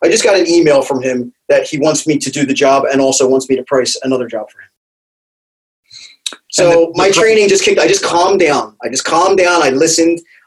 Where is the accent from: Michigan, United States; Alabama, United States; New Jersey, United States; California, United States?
New Jersey, United States; listen, I'm from New Jersey.